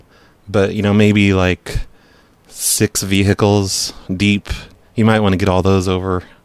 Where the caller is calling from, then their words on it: New York, United States; I'm just looking on street view. I'm calling from New York.